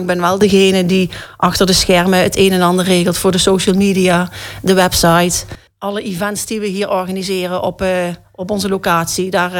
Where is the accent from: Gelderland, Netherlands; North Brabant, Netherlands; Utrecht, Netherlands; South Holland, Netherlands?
North Brabant, Netherlands; Vierlingsbeek; ik ben geboren en getogen in Vierlingsbeek.